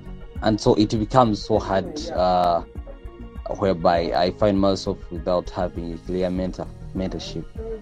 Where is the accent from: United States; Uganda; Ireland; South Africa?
Uganda; and I'm from Uganda.